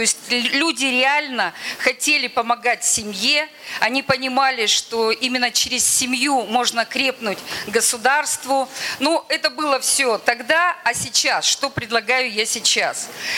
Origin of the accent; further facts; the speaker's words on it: Yekaterinburg, Sverdlovsk Oblast, Russia; Я из Екатеринбурга.